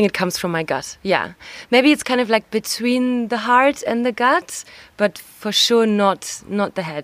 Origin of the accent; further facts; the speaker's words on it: Berlin, Germany; moved away as an adult; also born or lived in London; now in Lausanne, Switzerland; I'm 27 and I'm originally from Berlin, but I moved to London when I was 18 and then I studied industrial design there. And I worked, and I was there for 7 years. And then last year, I moved to Lausanne in Switzerland